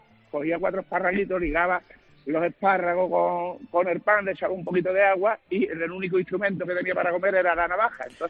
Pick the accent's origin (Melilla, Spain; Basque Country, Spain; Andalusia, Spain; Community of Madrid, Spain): Andalusia, Spain; Bornos; yo soy de Bornos. Bornos es la entrada a la Sierra de Cádiz. Ah, es un pueblo maravilloso.